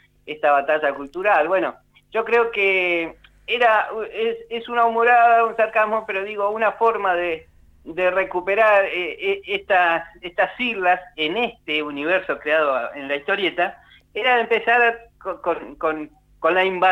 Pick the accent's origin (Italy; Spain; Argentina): Argentina; nosotros como lectores argentinos